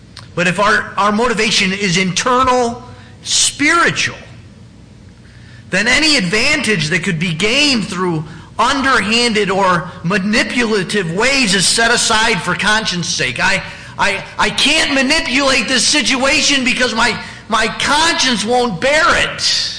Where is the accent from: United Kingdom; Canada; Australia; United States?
United States; Michigan; I'm from West Michigan. West Michigan, we are gun owners. And we're farmers, and we are hunters